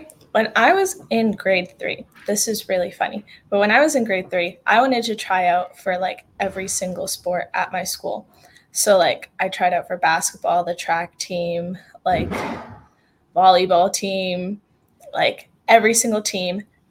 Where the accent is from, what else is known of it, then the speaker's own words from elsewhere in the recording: Canada; first language Spanish; English is a second language; my first language is Spanish. And basically, my mom just wanted me to have a connection with like my roots, being half Ecuadorian, because in Canada, where I grew up, there weren't that many like Latinos around.